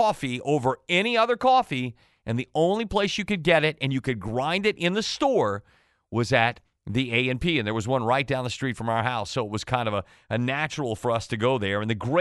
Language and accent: English; New Iberia, Louisiana, United States; how the alphabet impacted me growing up in New Iberia, Louisiana, before I could even read.